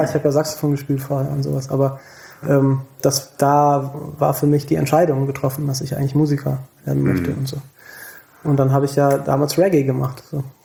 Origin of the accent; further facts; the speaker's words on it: Thomasberg, North Rhine-Westphalia, Germany; also born or lived in Siegburg; Ich bin in Siegburg geboren. Ich habe in der Nähe von Königswinter bin ich aufgewachsen, im Dorf in Thomasberg.